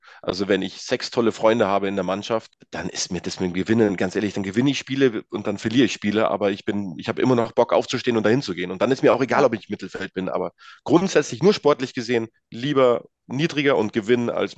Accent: Edelshausen, Bavaria, Germany; so 500 Seelendorf, Edelshausen, meine Hut.

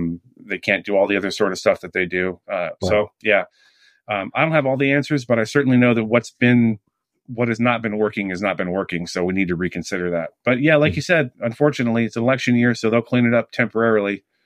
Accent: East Coast, United States; I grew up on the East Coast, and it was like this idyllic, you know, wonderful place.

